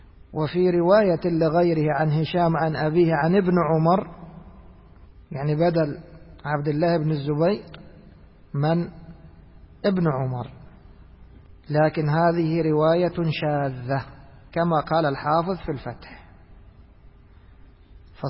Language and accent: Arabic; Egypt; ولذلك لازلنا نسمع الناس في المثل ماذا يقولون عندنا في مصر